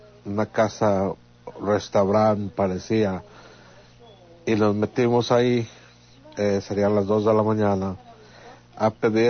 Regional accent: Lagos de Moreno, Jalisco, Mexico; now in Washington, United States; somos de Lagos de Moreno, te escuchamos acá en el estado de Washington

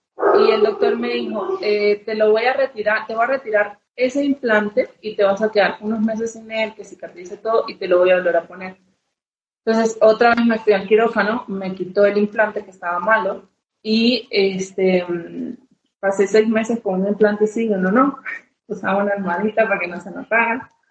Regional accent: Venezuela; now in Mexico; soy de Venezuela, vivo en México y tengo ya casi 10 años aquí en México.

